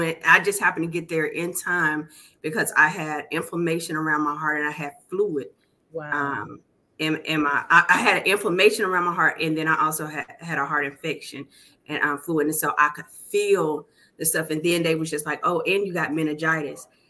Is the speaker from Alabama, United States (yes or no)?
yes; Alabama, United States; I'm from Alabama